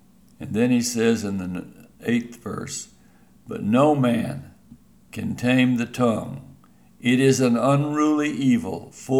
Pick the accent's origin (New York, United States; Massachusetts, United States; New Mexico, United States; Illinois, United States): New Mexico, United States; Growing up in New Mexico ranch country and having a horse at an early age, I learned this truth